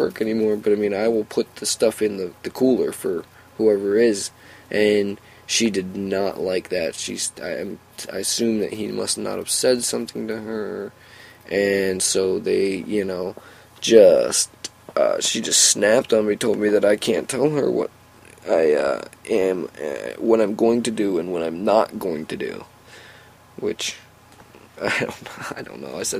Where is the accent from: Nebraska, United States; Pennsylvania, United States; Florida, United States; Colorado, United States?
Pennsylvania, United States; Williamsport; It's 98 miles from my hometown in Williamsport, and I drive there